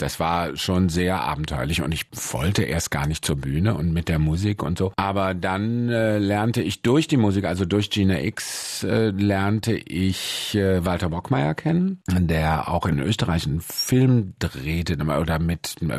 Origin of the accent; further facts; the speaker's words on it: Mülheim an der Ruhr, North Rhine-Westphalia, Germany; now in Cologne, Germany; Mülheim an der Ruhr ist meine Geburtsstadt. Da war ich bis 17 und dann bin ich nach Köln und zwischendurch bin ich wieder zurück. Aber ich glaube, jetzt lebe ich mit einigen Unterbrechungen schon 35 Jahre in Köln.